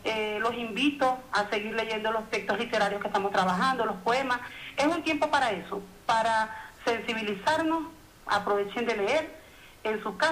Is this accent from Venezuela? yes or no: yes; Venezuela; now in El Salvador; en mi país, Venezuela